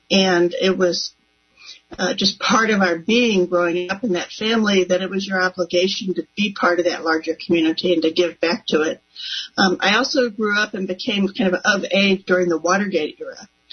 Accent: St. Louis, Missouri, United States; Sure. I grew up in St. Louis. I was the fourth of five kids, went to school in Clayton, Missouri, and that area through grade school and high school

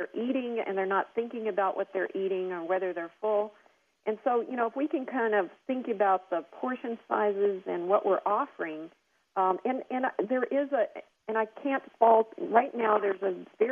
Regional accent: Wisconsin, United States; I grew up in Wisconsin, and when it was snowing, blizzard-like conditions.

